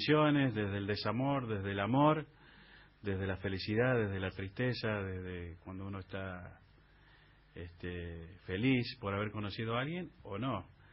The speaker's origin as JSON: {"language": "Spanish", "region": "Buenos Aires", "country": "Argentina", "tie": "born there", "said": "Bueno, yo nací en Buenos Aires, en principio, ¿no?"}